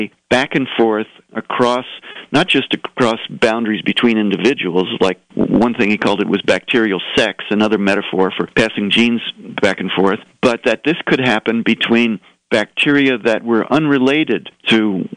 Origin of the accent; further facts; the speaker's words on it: Cincinnati, Ohio, United States; not syncytin like my hometown Cincinnati